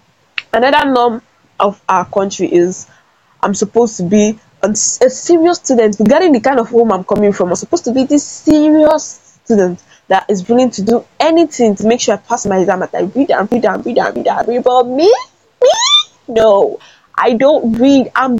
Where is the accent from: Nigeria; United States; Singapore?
Nigeria; Like now, as a Nigerian, what is going to label me as bad as a student?